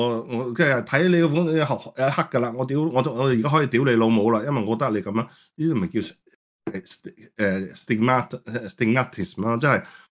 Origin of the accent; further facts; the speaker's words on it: Sweden; 我哋瑞典，我觉得呢度系好，你哋香港人好咩啊？